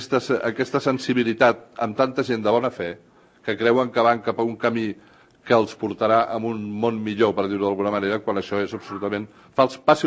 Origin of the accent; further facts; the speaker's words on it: Catalonia, Spain; jo sóc català des de moltes generacions